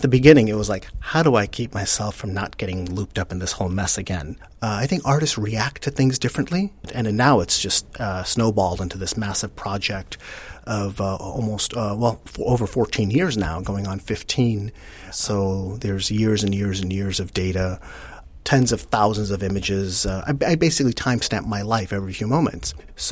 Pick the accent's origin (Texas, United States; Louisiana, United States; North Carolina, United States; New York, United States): New York, United States; New York City; I grew up in Coney Island on the edge of New York City.